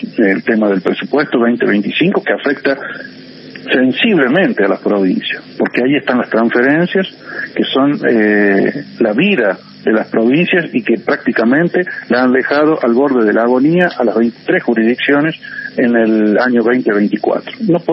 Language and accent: Spanish; Argentina; parece que no lo podemos mostrar con orgullo como argentinos